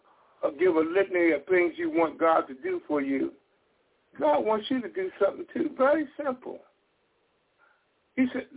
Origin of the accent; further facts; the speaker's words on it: Missouri, United States; I'm from Missouri. You got to show me.